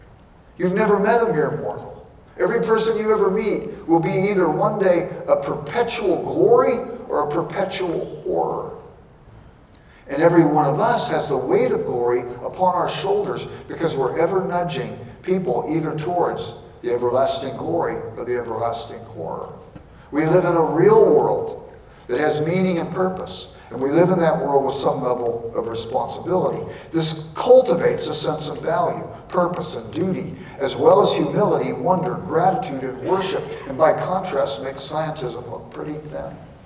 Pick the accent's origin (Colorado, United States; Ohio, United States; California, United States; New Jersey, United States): California, United States; I grew up in Southern California. I never saw a firefly in my life